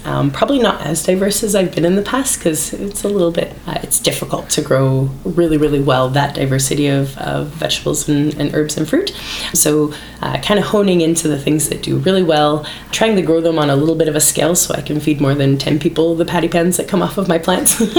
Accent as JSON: {"language": "English", "region": "Ontario", "country": "Canada", "tie": "born or raised there", "said": "I grew up in Ontario. It was the berry belt of Ontario is the area that I grew up in."}